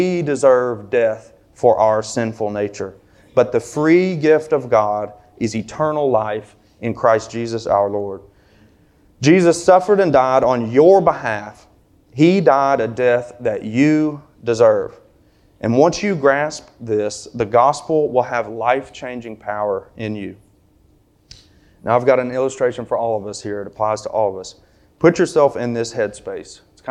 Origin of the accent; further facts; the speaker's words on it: the South, United States; but we're from the South, so you can't just get to the point.